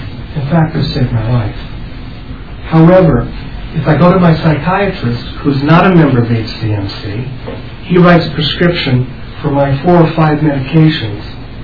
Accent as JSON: {"language": "English", "region": "California", "country": "United States", "tie": "born or raised there", "said": "I grew up in California."}